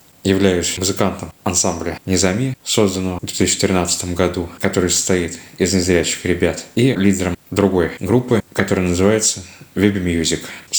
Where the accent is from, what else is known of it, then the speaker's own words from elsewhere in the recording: Kazan, Tatarstan, Russia; born there; Родился в Казани.